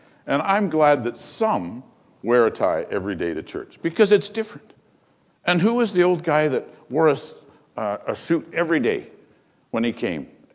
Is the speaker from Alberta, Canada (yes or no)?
yes; Hythe, Alberta, Canada; I was born in Hythe. Can you believe that? In Hythe. And 70 years later, I'm still in Hythe.